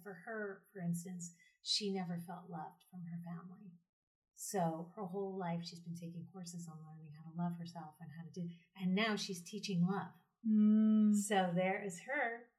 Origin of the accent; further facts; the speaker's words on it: New York, United States; I'm an impatient person. I'm from New York.